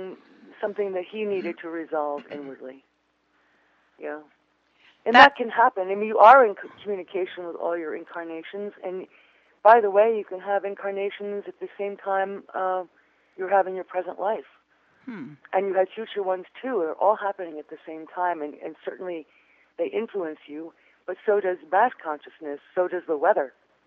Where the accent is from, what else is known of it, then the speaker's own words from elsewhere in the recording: East Coast, United States; born there; from very early on, I was born on the East Coast